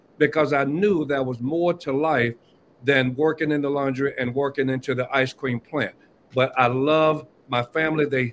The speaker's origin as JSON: {"language": "English", "town": "Atlanta", "region": "Georgia", "country": "United States", "tie": "born or raised there", "said": "because being in the South, growing up in Southwest Atlanta, the only thing you ever see is the African-American community."}